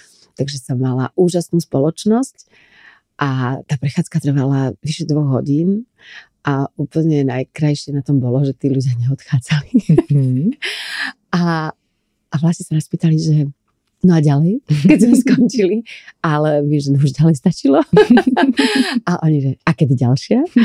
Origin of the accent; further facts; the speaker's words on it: Bratislava, Bratislava Region, Slovakia; ja milujem Bratislavu, je to moje rodné mesto, som tu rada